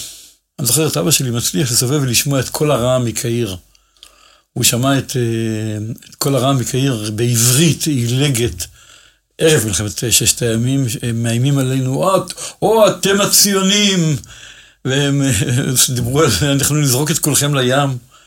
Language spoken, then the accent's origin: Hebrew; Jerusalem, Jerusalem District, Israel; אני גדלתי בשטטלך של ירושלים בבתי מונקאט, שזה נמצא בין מחנה יהודה לשער חסד, באמצע הדרך.